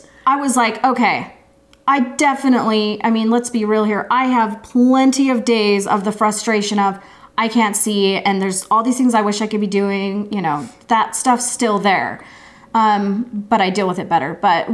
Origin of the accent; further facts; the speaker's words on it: Idaho, United States; so I grew up in Idaho and people would always be leading me at night in the dark